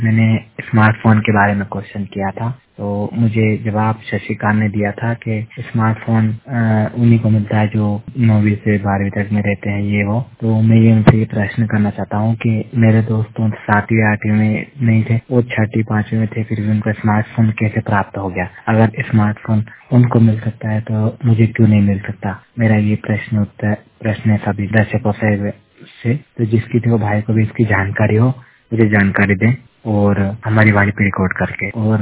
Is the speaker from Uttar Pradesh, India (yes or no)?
no; Indore, Madhya Pradesh, India; और मैं मध्य प्रदेश के इंदौर क्षेत्र का रहने वाला हूँ और मैं 100% ब्लाइंड हूँ।